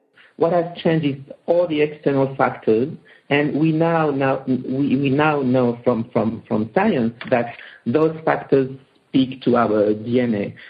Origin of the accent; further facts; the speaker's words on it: Aurillac, Auvergne-Rhône-Alpes, France; English is a second language; being French and born and raised in France